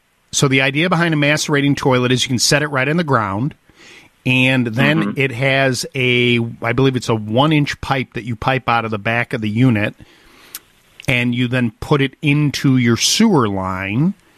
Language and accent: English; Highwood, Illinois, United States; Donna, I grew up in Highwood.